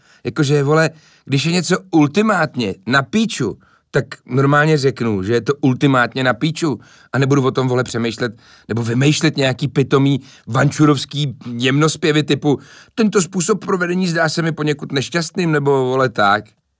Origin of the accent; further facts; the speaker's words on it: Karlovy Vary, Karlovy Vary Region, Czechia; also born or lived in Aš; Narodil jsem se v roce 94 v Aši, nicméně z Aše si nepamatuju v podstatě ani hovno, protože do Varů jsme se přestěhovali, když mi bylo zhruba rok.